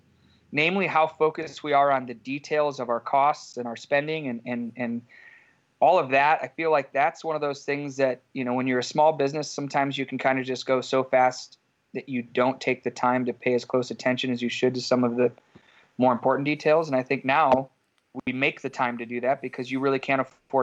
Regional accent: Geneva, Illinois, United States; I grew up in Geneva, Illinois. So where I started Penrose is where I grew up. So I moved home after being in the city for almost 10 years.

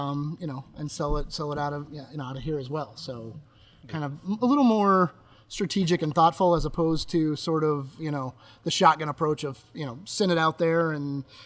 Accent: Kansas, United States; also born or lived in South Carolina; now in Chicago, United States; So we grew up in Kansas.

